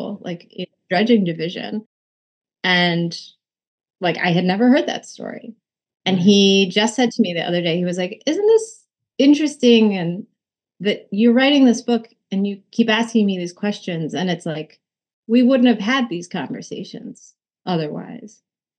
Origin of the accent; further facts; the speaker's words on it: United States; I grew up in the United States, even as much time as I spent there.